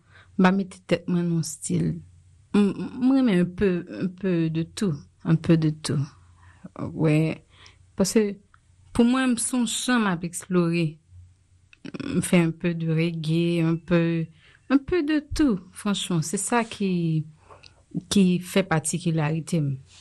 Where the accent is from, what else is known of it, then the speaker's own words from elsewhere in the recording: Haiti; En tant qu'haïtienne, justement.